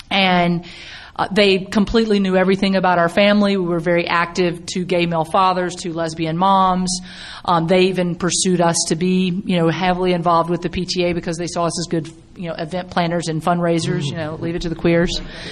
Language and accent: English; Mississippi, United States; And for me, growing up in Mississippi, I ran as fast as I could from Mississippi, and I realized that I planted my feet in the very soul that I tried to run away from.